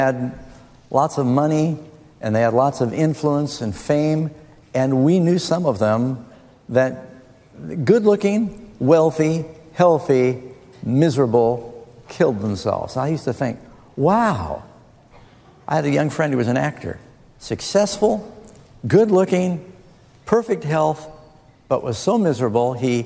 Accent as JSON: {"language": "English", "town": "New York City", "region": "New York", "country": "United States", "tie": "born or raised there", "said": "But I grew up mostly in New York City."}